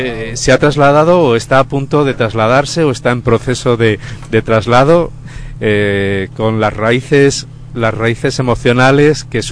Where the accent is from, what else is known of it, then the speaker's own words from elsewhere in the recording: Andalusia, Spain; y estaba pensando incluso yo que soy andaluz